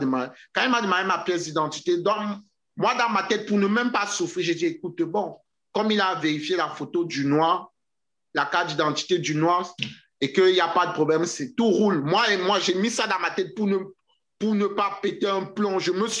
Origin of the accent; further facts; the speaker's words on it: Cameroon; moved away as an adult; now in Canada; En tant qu'étranger, en tant que Camerounais, quelqu'un qui est venu il y a quelques années au Québec